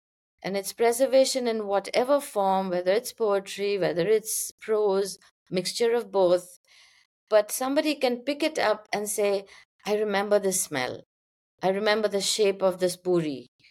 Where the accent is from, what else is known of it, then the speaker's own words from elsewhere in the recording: Kolkata, West Bengal, India; my growing up in Kolkata.